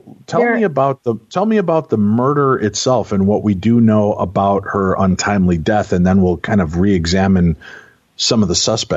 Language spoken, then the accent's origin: English; Minnesota, United States; Brevard, I'm sorry. I'm Minnesotan, mm-hmm, it's right. Brevard to us, but okay, Brevard County.